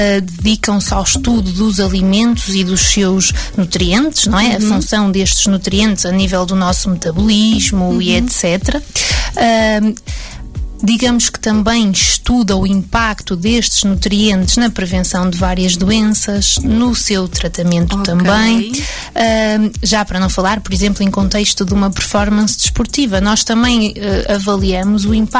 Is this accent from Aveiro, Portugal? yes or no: yes; Ovar, Aveiro, Portugal; também sou natural de Ovar